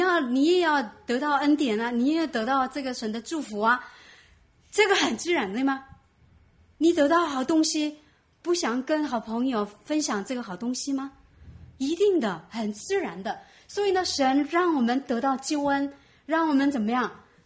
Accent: South Korea; Chinese is a second language; 特别是我是韩国人，韩国人呢性格比较急躁的

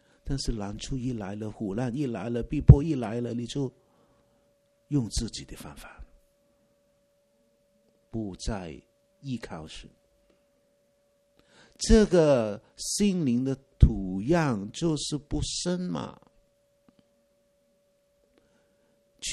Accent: Hong Kong; moved away as an adult; now in Vancouver, Canada; 我们香港出生，香港来的，来温哥华的地方就想要退休

